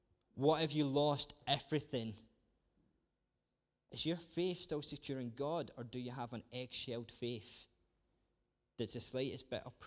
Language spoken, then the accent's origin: English; Scotland, United Kingdom; I'm a Scot